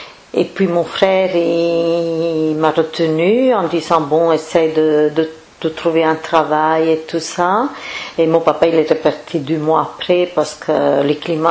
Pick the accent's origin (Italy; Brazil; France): Italy; born there; Je suis née en Italie, dans un petit village où il y avait plus ou moins 1000 personnes. C'est un tout petit village, voilà, en campagne.